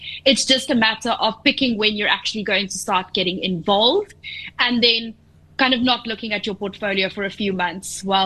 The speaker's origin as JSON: {"language": "English", "country": "South Africa", "said": "And it's difficult for us as South African investors to know exactly what foreigners in particular are thinking at the moment."}